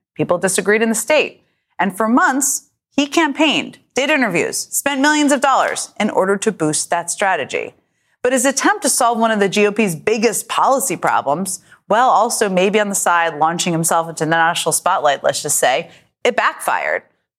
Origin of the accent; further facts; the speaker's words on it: Virginia, United States; And in no state was that more obvious than in my home state of Virginia, where we got to see just how flawed Governor Glenn Youngkin's strategy really is.